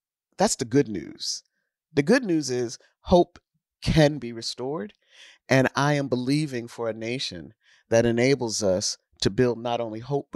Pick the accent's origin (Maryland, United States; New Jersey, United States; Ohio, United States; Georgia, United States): New Jersey, United States; And I'm from New Jersey, from Northern Jersey.